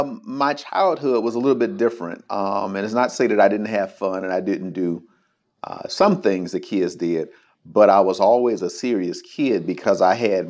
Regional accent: Detroit, Michigan, United States; I am from the great city of Detroit. I'm actually an East Sider. I'm from the East Side of Detroit.

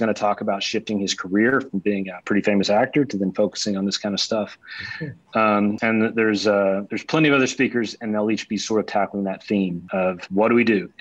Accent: Cincinnati, Ohio, United States; in my hometown of Cincinnati, Ohio, because it's a great city and people deserve to see it.

